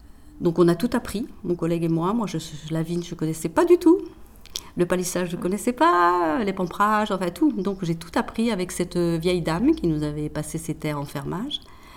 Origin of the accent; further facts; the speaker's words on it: Normandy, France; Moi, je suis de Normandie.